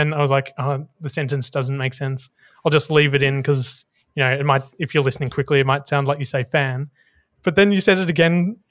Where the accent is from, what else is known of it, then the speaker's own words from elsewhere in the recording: Hobart, Tasmania, Australia; we grew up in Hobart, which wasn't exactly the most woke place when we were there as teenagers.